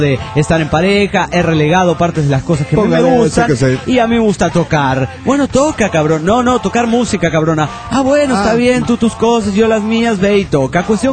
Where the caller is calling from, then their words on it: Jalisco, Mexico; de Tona, en Tonada, esto es en Jalisco, México.